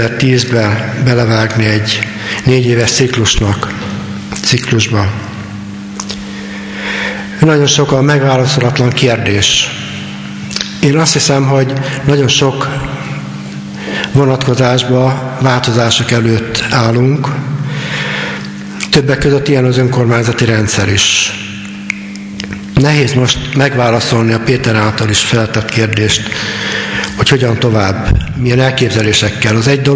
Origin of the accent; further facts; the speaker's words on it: Kardoskút, Békés, Hungary; Benszülött vagyok, itt születtem Kardoskuton, nem most már, 52-ben, tehát ebből kiderülhet, hogy az idősebb korosztályt képviselem.